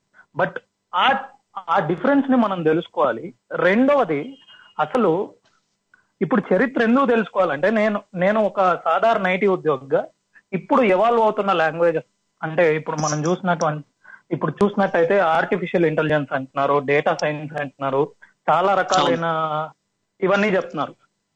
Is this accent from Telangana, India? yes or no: no; Hindupur, Andhra Pradesh, India; Actually నా స్వస్థలం హిందూపూర్ అండి.